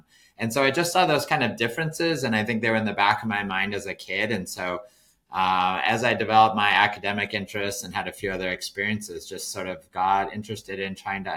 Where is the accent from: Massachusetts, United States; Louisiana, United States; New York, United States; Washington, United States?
Washington, United States; So I grew up in Washington State, and I spent a lot of time in sort of rural areas.